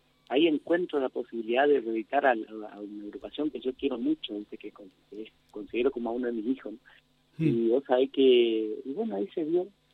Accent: Corrientes, Argentina; Cuando saben que sos correntino, están esperando que digas alguna guarangada.

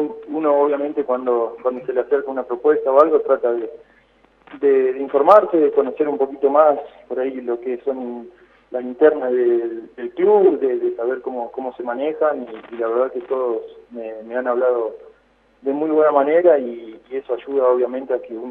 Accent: Sarmiento, Santa Fe, Argentina; Domingo Faustino Sarmiento, así es, de la localidad de Sarmiento, en la provincia de Santa Fe, en el interior, cerca de Rafaela o de Sunchales, pueden conocer, a unos 100 kilómetros de la capital

